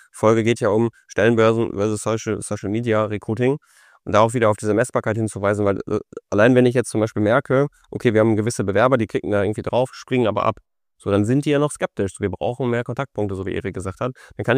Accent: Bad Oeynhausen, North Rhine-Westphalia, Germany; ich komme aus Bad Oeynhausen.

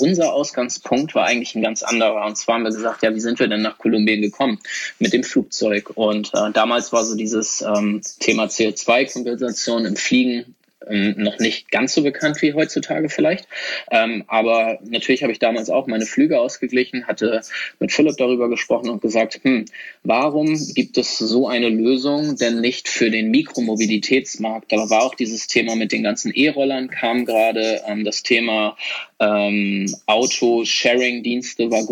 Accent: Hamburg, Germany; Ich komme nämlich auch aus Hamburg.

